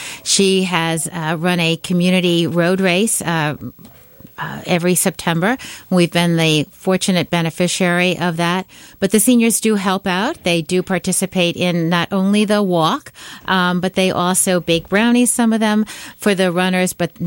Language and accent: English; Fairfield, United States; but I grew up in Fairfield. So okay. When I came back, I felt like I was coming back home.